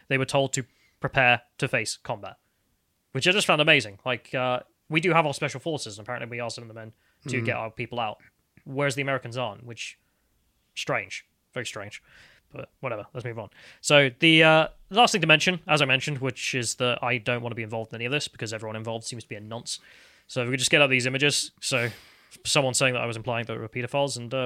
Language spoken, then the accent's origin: English; United Kingdom; So, as a British person, I'm just not interested.